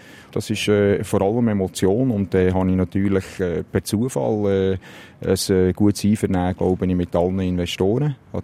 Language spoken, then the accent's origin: German; Bern, Switzerland; Also, ich bin auf dem Bauernhof aufgewachsen, im Seeland. Und bin nach einer ins Berner Oberland, auf Steffisburg umgezogen.